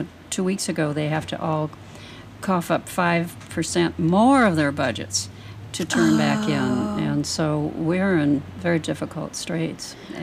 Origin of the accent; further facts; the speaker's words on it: California, United States; I come from Orange County, where we always have a real valued attitude towards what we're doing